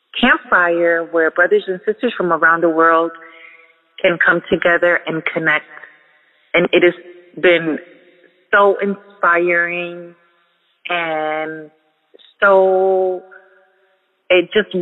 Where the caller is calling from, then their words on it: New Jersey, United States; I'm calling you from New Jersey.